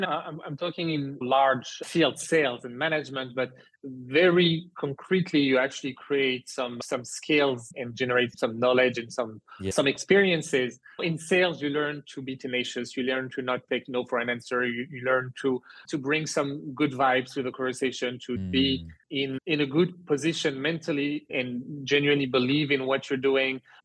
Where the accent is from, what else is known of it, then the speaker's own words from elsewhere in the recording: France; also born or lived in Canada; I'm only 32. So I was actually, just for some background, I was born in Canada. I grew up in France. My parents are, or my family is actually in large part Algerian. So I have three type of roots and three passports, actually, three citizenships